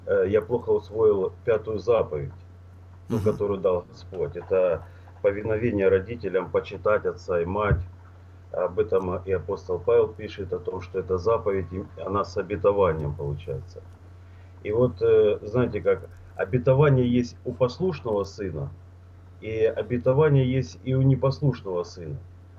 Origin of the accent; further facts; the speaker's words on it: Ilovaisk, Donetsk Oblast, Ukraine; В данный момент я нахожусь сейчас в Иловайске, в родном городе. На каникулах мы приехали с семьей сюда, в Иловайск.